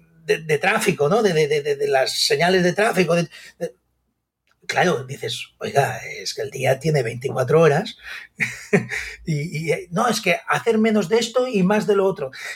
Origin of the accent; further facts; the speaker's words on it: Sant Carles de la Ràpita, Catalonia, Spain; born there; soy nacido en San Carles de la Rápida